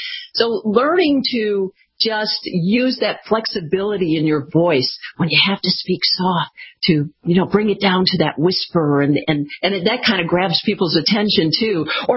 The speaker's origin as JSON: {"language": "English", "region": "Michigan", "country": "United States", "said": "I'm from Michigan originally, did my undergraduate in Michigan."}